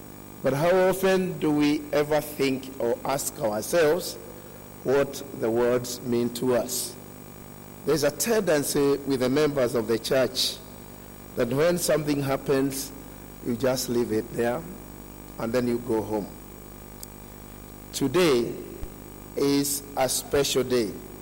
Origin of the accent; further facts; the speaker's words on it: Thika, Kiambu County, Kenya; I come from Thika. That's where my home is.